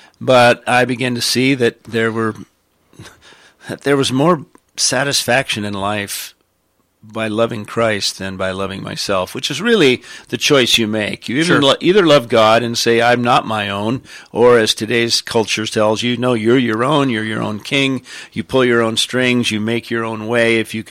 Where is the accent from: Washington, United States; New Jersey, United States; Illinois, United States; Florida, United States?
Washington, United States; Spokane; Yeah, I was raised in Spokane, as you said. My dad was a Baptist pastor